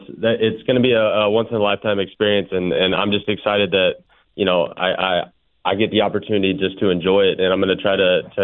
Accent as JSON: {"language": "English", "region": "Oklahoma", "country": "United States", "tie": "born or raised there", "lives_now": "Miami, United States", "said": "it's definitely a little bit different down here in Miami than it is growing up in Oklahoma."}